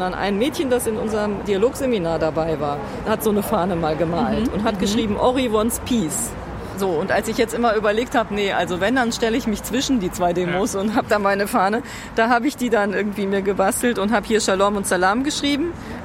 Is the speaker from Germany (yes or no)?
yes; Germany; Ich bin Deutsche.